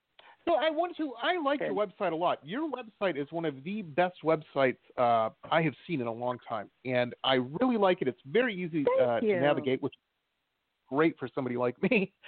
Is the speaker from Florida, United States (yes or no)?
no; Detroit, Michigan, United States; I grew up in Michigan. So for those not from Michigan, if you put your hand up, I grew up in Detroit, but I had friends all over the state.